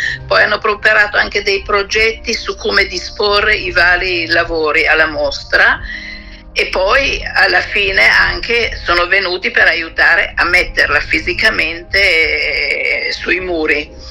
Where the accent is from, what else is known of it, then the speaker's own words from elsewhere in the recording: Milan, Lombardy, Italy; born there; io sono nata a Milano, ho studiato al liceo artistico